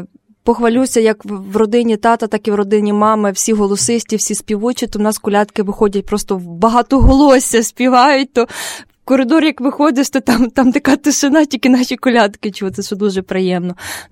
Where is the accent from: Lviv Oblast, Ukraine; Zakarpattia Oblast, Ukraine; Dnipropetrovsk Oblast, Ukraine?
Lviv Oblast, Ukraine; я також з Західної України, а саме з Львівщини, і натомість у нас, я є греко-католик, ну, тобто католик східного обряду